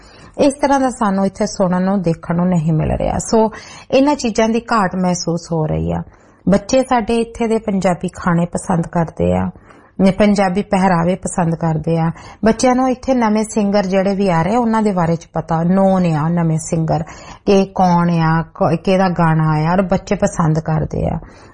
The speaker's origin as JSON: {"language": "Punjabi", "region": "Punjab", "country": "India", "said": "ਮੈਂ ਉਹਨੂੰ ਆਪਣੇ ਆਪ ਨੂੰ ਪੰਜਾਬੀ ਦੱਸਦੀ ਆ ਕਿ ਮੈਂ ਪੰਜਾਬਣ ਆ, ਪੰਜਾਬ ਦੀ ਮੈਂ ਰਹਿਣ ਵਾਲੀ ਆ।"}